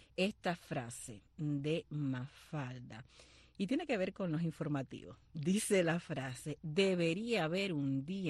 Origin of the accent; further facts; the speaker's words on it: Holguín, Cuba; allá en Holguín, en mi terruño, en la ciudad de los parques.